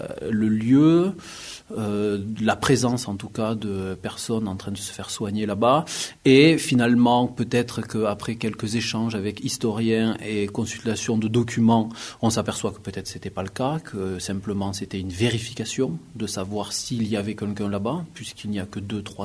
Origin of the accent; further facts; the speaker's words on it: Lavaur, Occitanie, France; born there; je suis artiste, j'ai 36 ans, je suis né dans le Tarn, dans une petite ville qui s'appelle Lavaur